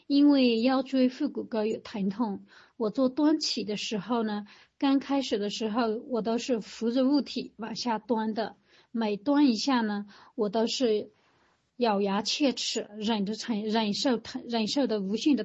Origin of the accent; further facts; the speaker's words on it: Yunnan, China; 那我现在每天吃早点都是一大碗我们云南人最爱吃的炸酱米线